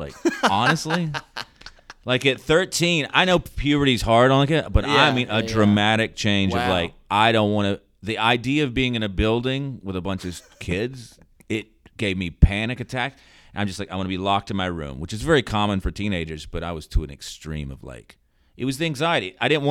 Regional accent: Charlotte, North Carolina, United States; moved away as an adult; now in New York, United States; I grew up, born and raised in Charlotte, yeah.

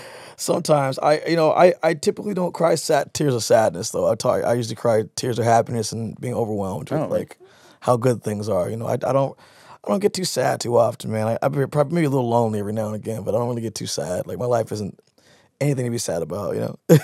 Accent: Seattle, Washington, United States; I'm also from Seattle, and the place I'm from is not Hollywood

